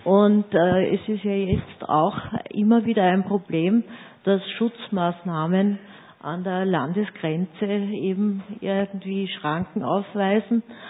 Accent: Schärding, Upper Austria, Austria; also ich komme aus Scherding, habe mich intensiv mit Hochwassersituation am Inn befasst.

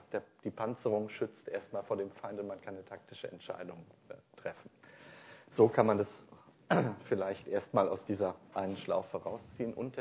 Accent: Rhineland, Germany; Am Martinstag, glaube ich, in meiner Heimat im Rheinland war heute Karnevalsanfang.

